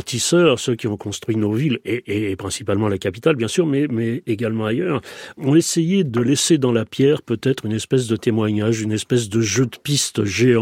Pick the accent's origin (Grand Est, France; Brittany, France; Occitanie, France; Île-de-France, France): Île-de-France, France; Paris; born there; moi je suis parisien de naissance, hein, c'est évidemment ma capitale